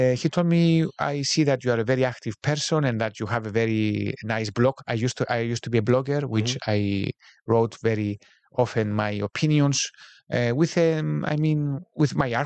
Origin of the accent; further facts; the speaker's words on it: Nicosia, Nicosia District, Cyprus; And I'm from Nicosia, which of course you see the signs of the separation